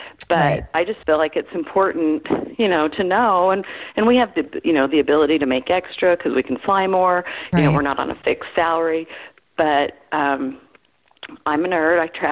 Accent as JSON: {"language": "English", "region": "Utah", "country": "United States", "tie": "born or raised there", "moved": "as an adult", "said": "I grew up in Utah"}